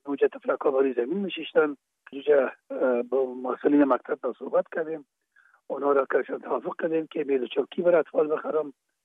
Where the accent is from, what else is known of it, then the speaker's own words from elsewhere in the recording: Kabul, Afghanistan; در کابل، شهید کابل به دنیا آمدیم. اصل ما زرکخانه کابل است و خود ما تون پدر ما باز از زرکخانه به شهید انتقال شدن. اونجا در شهید کابل به دنیا آمدیم و اونجا مکتب خواندیم